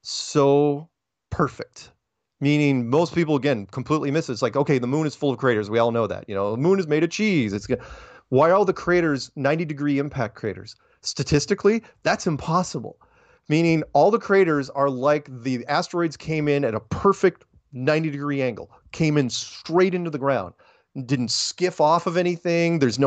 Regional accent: United States; No, I'm an American.

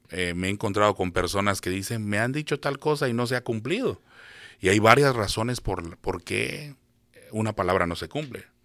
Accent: Guatemala; como decimos en Guatemala

